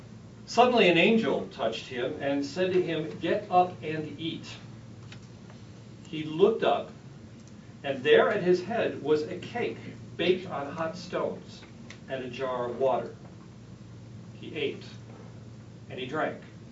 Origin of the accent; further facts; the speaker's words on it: Midwest, United States; there is a particular East Coast greeting that I, as a Midwesterner, find a little intriguing